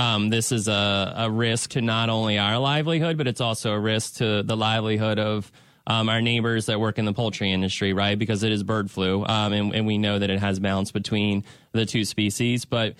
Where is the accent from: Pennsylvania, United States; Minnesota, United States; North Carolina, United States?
Pennsylvania, United States; I mean, I grew up in Pennsylvania. We only had Holsteins, and the story goes at our county fair